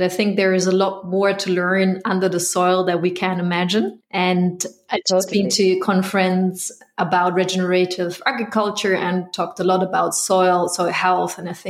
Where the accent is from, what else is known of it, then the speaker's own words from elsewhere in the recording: Bavaria, Germany; I grew up in the Bavarian Alps, and we had a lot of farmers there who were actually biogas factories